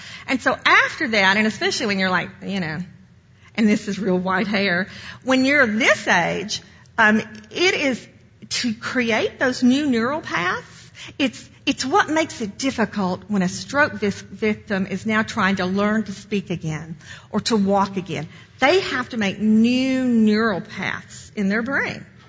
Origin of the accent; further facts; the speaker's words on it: Appalachia, United States; I grew up in Appalachia, and we hold our grievances into your children and to your grandchildren.